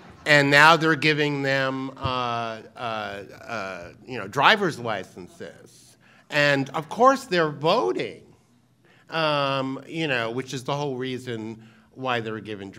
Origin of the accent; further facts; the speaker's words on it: New York, United States; I'm also from New York, so I know about New York hyperbole.